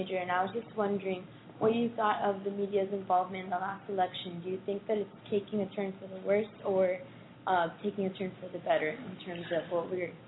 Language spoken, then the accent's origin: English; Miami, Florida, United States